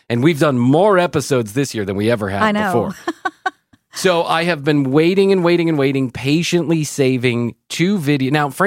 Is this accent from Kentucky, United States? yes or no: no; Chicago, Illinois, United States; I'm from Chicago.